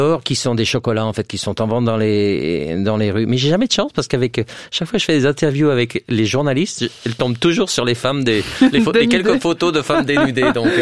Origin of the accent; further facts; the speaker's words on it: Geneva, Switzerland; also born or lived in Zurich; J'ai grandi à Genève, qui est une espèce de c'est le dernier petit coin de la Suisse, donc on est déjà loin de tout.